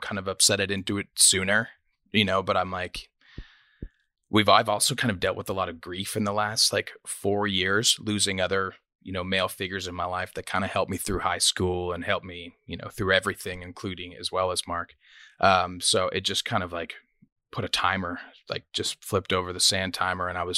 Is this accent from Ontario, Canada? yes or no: yes; Scarborough, Ontario, Canada; born there; I was born in Scarborough, Ontario, which is kind of a rough part of Toronto.